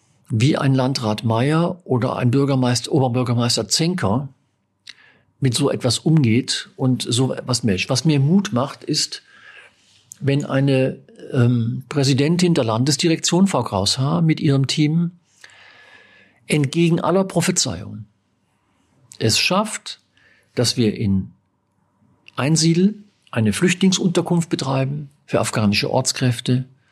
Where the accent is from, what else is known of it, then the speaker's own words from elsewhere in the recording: North Rhine-Westphalia, Germany; mein Heimatland sowieso